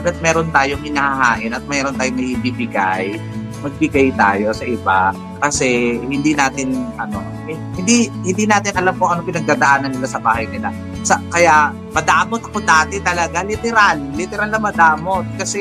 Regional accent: Madalag, Western Visayas, Philippines; Hindi, I'm from Madalag, Aklan. Tapos doon din ako malapit din yung school ko sa bahay namin.

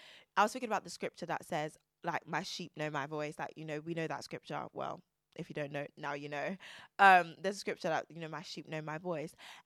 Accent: England, United Kingdom; born there; Guys, I promise, I was born in England.

